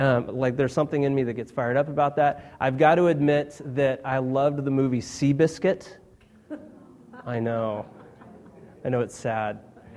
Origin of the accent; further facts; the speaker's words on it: Colorado, United States; born there; partly because I was born in Colorado, and so I grew up with that.